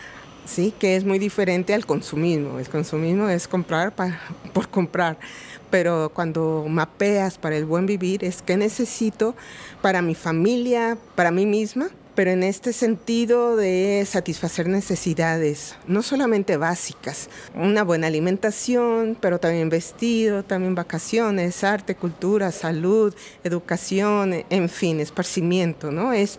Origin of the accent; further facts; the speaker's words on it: Mexico; Soy de México y me invitaron a dar una conferencia sobre economía feminista.